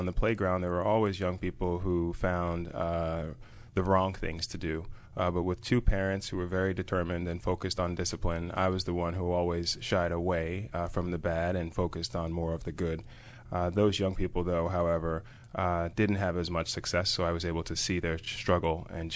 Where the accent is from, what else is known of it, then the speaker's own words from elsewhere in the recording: New York City, New York, United States; I grew up in New York City on Staten Island.